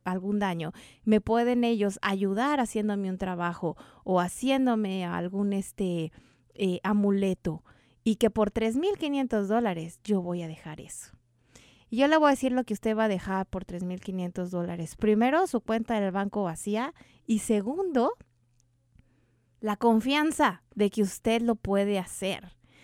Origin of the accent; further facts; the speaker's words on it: Mexico City, Mexico; yo crecí en la Ciudad de México